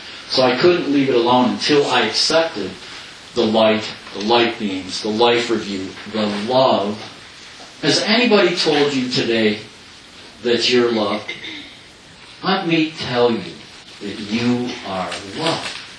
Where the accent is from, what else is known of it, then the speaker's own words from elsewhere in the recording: Sedona, Arizona, United States; Part of my younger years, I grew up in Sedona, Arizona.